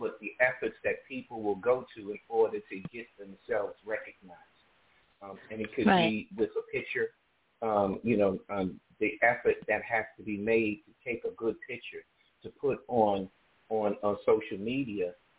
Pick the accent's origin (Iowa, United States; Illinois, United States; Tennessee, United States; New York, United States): New York, United States; New York City; I'm from New York City.